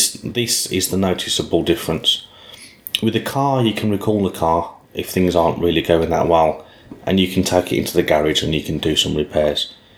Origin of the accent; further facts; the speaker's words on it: Birmingham, West Midlands, United Kingdom; moved away as an adult; now in Netherlands; from 16 years old till I was about 23 years old, I'd never worked outside of my hometown of Birmingham.